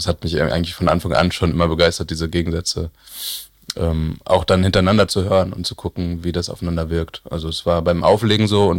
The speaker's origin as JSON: {"language": "German", "town": "Hagen", "region": "North Rhine-Westphalia", "country": "Germany", "tie": "born there", "said": "ich bin in Hagen geboren."}